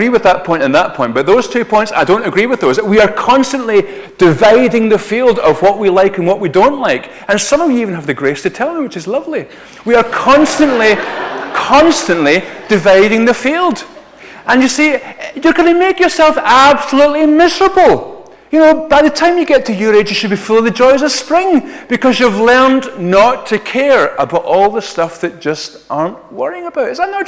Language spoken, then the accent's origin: English; Scotland, United Kingdom; The absolute joy of being a Scotsman on the underground